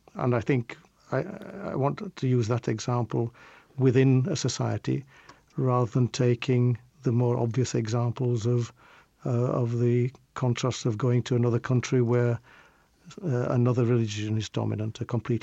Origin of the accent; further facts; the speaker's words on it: the north of England, United Kingdom; But it might be the same if I'm in the south of England or the southeast of England, coming from the north of England and having lived for 30 years or more in the northeast of England. So my identity as someone from the north